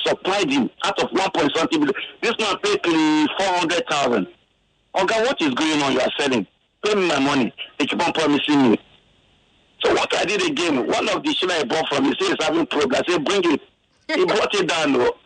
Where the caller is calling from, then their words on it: Ghana; I'm calling from Akwado Jai.